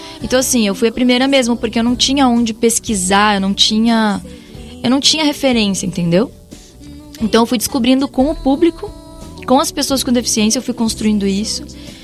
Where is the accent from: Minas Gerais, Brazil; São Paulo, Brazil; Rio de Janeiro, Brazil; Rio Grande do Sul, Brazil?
Rio Grande do Sul, Brazil; Torres; Eu me criei em Torres, no litoral. Sou caiçarinha. Sou uma gaúcha da praia.